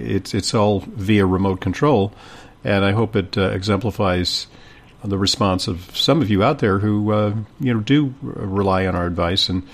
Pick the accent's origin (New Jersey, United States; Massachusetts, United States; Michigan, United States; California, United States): California, United States; Santa Monica; Steve's a guy that I grew up with in Santa Monica, California.